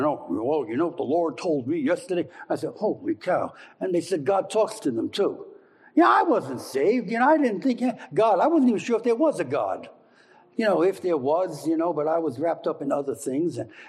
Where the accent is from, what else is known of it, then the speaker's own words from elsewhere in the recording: New York City, New York, United States; also born or lived in New Jersey; now in Queensbury, United States; You know, I grew up in New York City, and then I moved to New Jersey, and now I'm up here in Queensbury, New York, with Suzanne.